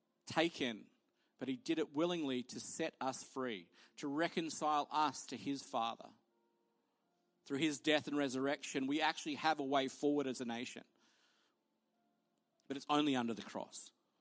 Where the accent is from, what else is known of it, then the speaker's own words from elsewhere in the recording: Australia; you know, in this country, you know, you're not allowed to celebrate anymore being Australian because of the past.